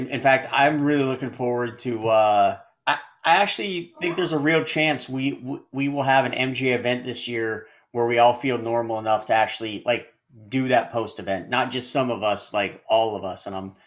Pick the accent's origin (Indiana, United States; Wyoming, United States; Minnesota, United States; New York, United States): Minnesota, United States; I'm from Minnesota.